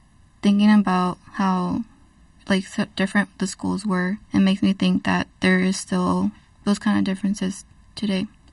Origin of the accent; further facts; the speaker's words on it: Des Moines, Iowa, United States; I grew up in Des Moines, capital of Iowa, and little me didn't have any idea what segregation, racism, nor sexist state of minds were.